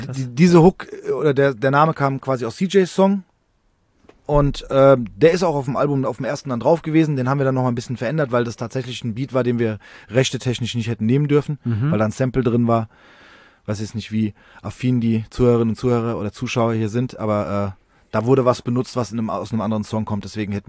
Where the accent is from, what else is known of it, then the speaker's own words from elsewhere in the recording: Rödelheim, Hesse, Germany; Jan und ich kennen uns schon sehr, sehr lange, weil wir sind in Rödelheim im gleichen Haus groß geworden. Also unsere Eltern kennen sich auch.